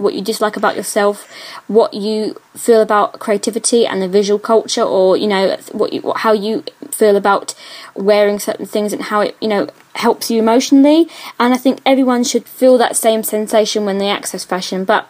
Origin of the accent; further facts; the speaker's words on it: United Kingdom; some people would probably call me quite classic and quite kind of English looking, because I do have that fair complexion. And you know, the colourings that would suggest that I'm a Brit from the UK, where we get no sun whatsoever.